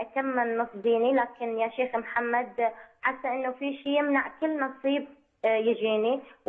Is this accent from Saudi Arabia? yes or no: no; Syria; لأن إحنا من مدينة وهم من مدينة ثانية، علما أن إحنا كلنا سوريين وعرب ومسلمين وعاداتنا وتقاليدنا نفس الشيء،